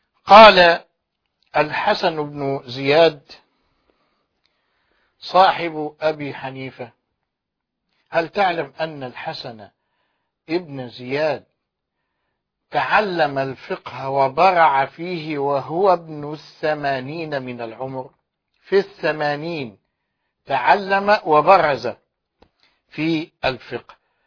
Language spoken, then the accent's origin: Arabic; Egypt; وعندنا في مصر